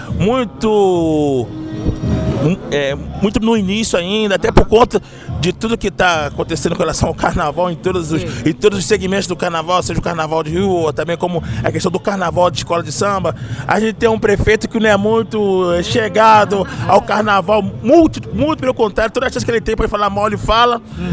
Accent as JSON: {"language": "Portuguese", "region": "Rio de Janeiro", "country": "Brazil", "said": "eu moro aqui, sou aqui de Madureira, inclusive."}